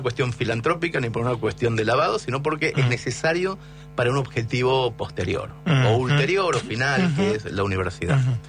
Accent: Mercedes, Argentina; Che, dejemos una universidad a 5 cuadras donde yo nací.

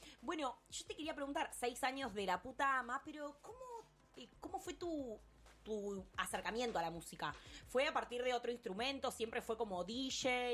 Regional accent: Mar del Plata, Buenos Aires Province, Argentina; moved away; Yo soy una marplatense que vino a estudiar

